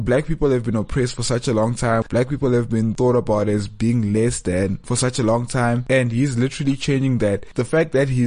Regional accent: Johannesburg, Gauteng, South Africa; growing up in Joburg, being South African, being born free

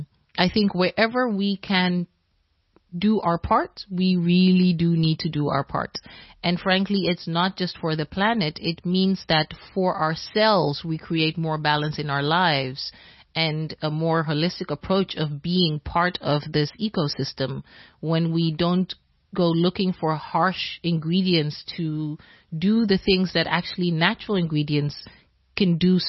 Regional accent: Ghana; I'm Ghanaian, so with that background, it means shea butter is our go-to.

